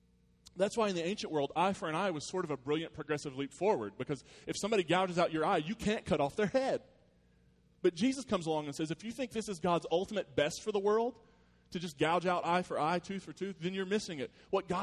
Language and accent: English; United States; I'm from Hatfield, McCoy country